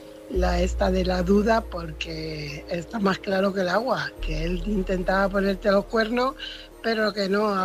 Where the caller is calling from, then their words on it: Fuenlabrada, Community of Madrid, Spain; corresponsal de Fuenlabrada.